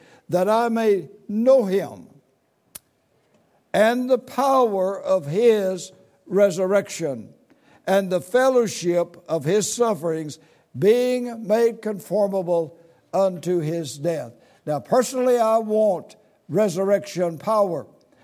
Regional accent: Arkansas, United States; I grew up in Arkansas, as you know, and we lived on a country road off of the main highway, 67.

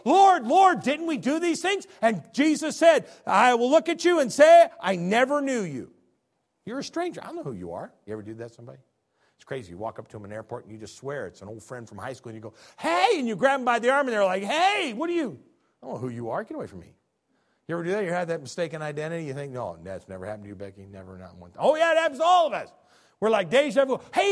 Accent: Illinois, United States; Now, I'm from Illinois.

